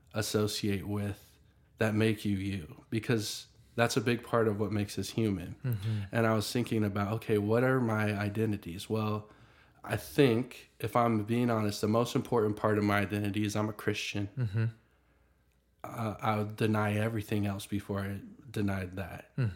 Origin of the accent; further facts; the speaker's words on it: United States; I think, if I'm honest, I'm an American before I'm a Samoan.